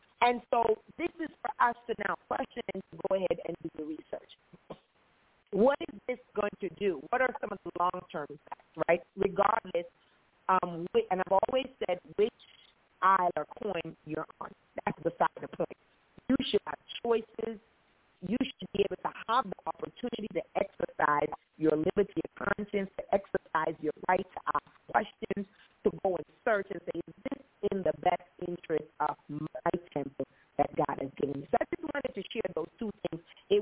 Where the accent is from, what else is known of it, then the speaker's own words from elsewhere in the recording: Jamaica; born there; As I said, I was born in Jamaica and stuff